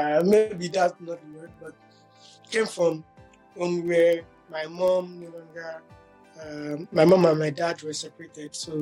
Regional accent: Ijebu, Ogun, Nigeria; So I grew up somewhat in Ogun State of Nigeria, where Ijebu, to be precise.

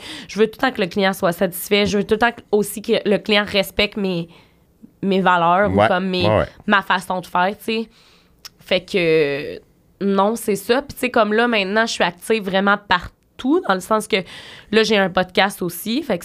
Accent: Quebec, Canada; je viens de la Beauce. Je suis une personne complètement normale

